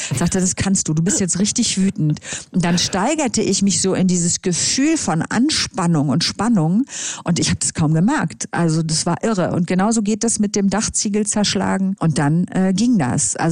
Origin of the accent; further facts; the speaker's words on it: Cologne, North Rhine-Westphalia, Germany; Ich komme ja eigentlich aus Köln und ich finde Eishockey schon immer toll.